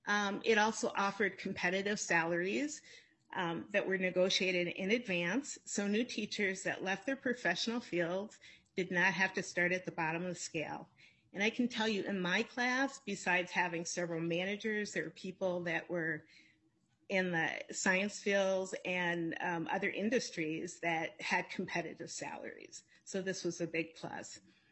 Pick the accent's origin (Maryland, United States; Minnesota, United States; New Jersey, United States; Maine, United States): Minnesota, United States; As a child growing up in Minnesota public schools, I would have loved to have a teacher teacher leader of color.